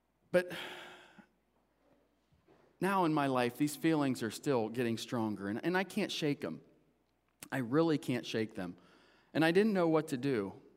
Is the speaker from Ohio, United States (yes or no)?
yes; North Lima, Ohio, United States; I grew up in North Lima, Ohio. I live right next door now to where I grew up, the house I grew up in.